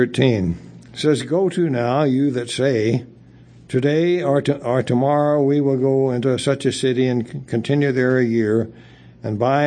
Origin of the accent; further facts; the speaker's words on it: Houston, Texas, United States; I grew up in Houston, Texas, which is the humidity capital of the world, as far as I'm concerned.